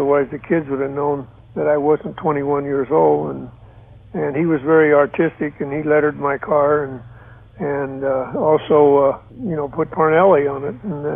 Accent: Texarkana, Arkansas, United States; born there; now in Torrance, United States; I was born in Texarkana, Arkansas

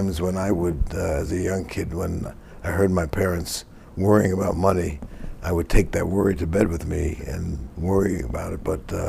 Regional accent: New York, United States; now in Indiana, United States; "Come on, I'm from New York. I don't have to come out to Indiana."

